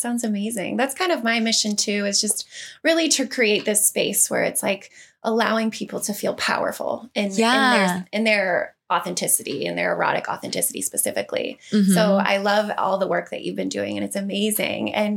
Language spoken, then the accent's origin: English; Midwest, United States; You know, I grew up in the Midwest as well.